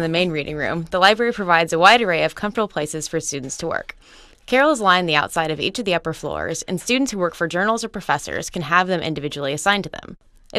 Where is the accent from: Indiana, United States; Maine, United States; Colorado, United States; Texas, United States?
Texas, United States; Dallas; now in Chicago, United States; I'm from Dallas and was out of school for 3 years before I started here